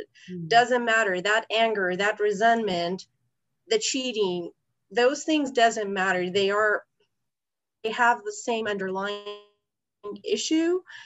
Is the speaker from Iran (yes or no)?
yes; Iran; moved away as an adult; So I was born and raised in Iran. I lived there for 23 years, and I moved here 10 years ago.